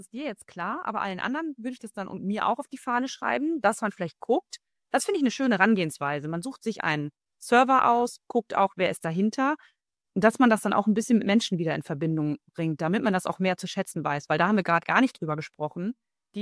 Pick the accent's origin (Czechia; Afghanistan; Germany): Germany; Nordhorn, Lower Saxony; Also bei uns ist es ja noch kleiner, ich komme nur aus Nordhorn, ist gar nicht so weit weg von Bielefeld.